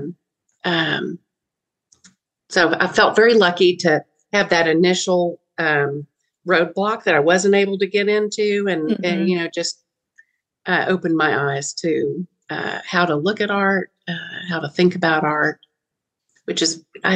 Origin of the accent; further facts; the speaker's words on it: Massachusetts, United States; born there; So he was stationed out of Massachusetts. That's why I was born up there.